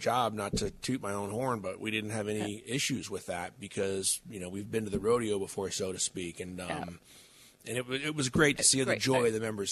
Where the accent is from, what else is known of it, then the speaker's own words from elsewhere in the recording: New England, United States; and I'm from New England.